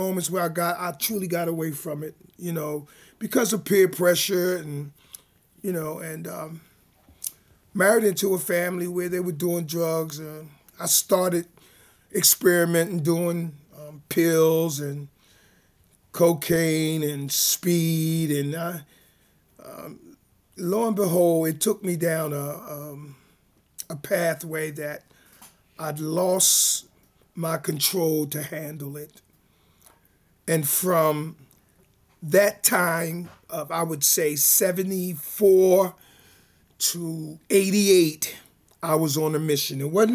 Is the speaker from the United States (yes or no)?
yes; Philadelphia, Pennsylvania, United States; I'm currently living here in Kensington. I've been here maybe about 31, 32 years, but I grew up in North Philly on the other side of Broad Street, 23rd and Diamond Street, Raymond Rosen Projects.